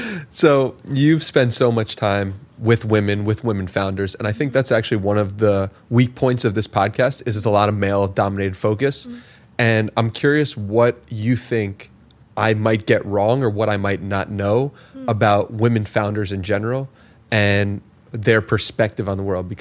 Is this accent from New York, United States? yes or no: yes; New York, United States; at least when I was growing up and where I grew up in New York.